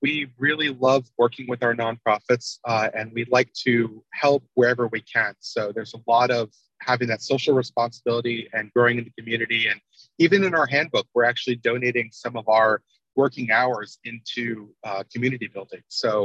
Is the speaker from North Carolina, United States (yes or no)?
yes; Charlotte, North Carolina, United States; since I grew up in Charlotte, I've visited the Raptor Center.